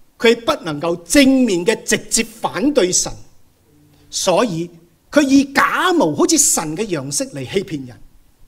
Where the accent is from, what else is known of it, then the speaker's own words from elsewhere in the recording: China; 实际上我们想到魔鬼的时候，很多时候特别我们中国人一想到鬼啊，鬼是怎样啊，好多人害怕